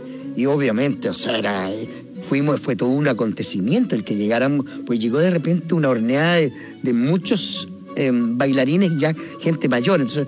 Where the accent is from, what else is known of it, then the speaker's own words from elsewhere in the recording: Talca, Maule, Chile; Porque yo vengo de Talca.